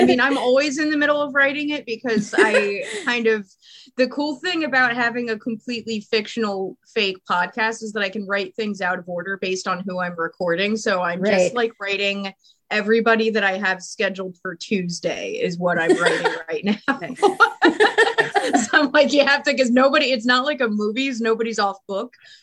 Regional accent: Philadelphia, Pennsylvania, United States; because I'm from Philly originally. So I used to go to like smaller shows in Philly.

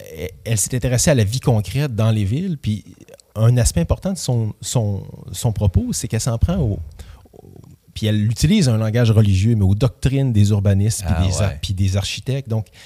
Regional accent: Quebec, Canada; Donc, même si chez nous, au Québec, on peut peut-être associer

